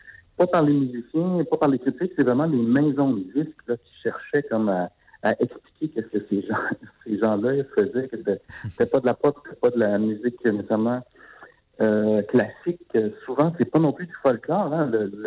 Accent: Montreal, Quebec, Canada; born there; Moi, je suis un Québécois, je suis né à Montréal.

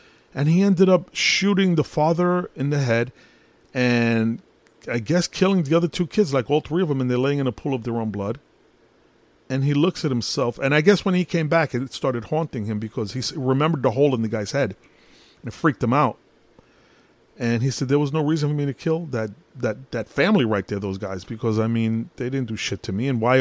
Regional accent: Brooklyn, New York, United States; born there; I'm Puerto Rican, but I was born in Brooklyn. I rep my people. I rep my Puerto Ricans

